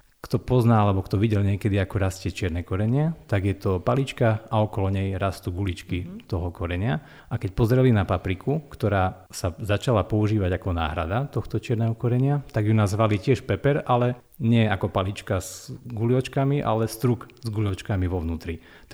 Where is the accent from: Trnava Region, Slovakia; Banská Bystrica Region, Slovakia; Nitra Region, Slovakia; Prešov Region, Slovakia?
Prešov Region, Slovakia; Levoča; Ja som rodený Levočan, teda niekoľko generácií predo mnou žilo v Levoči, takže sa cítim tak veľmi hlboko ako Levočan.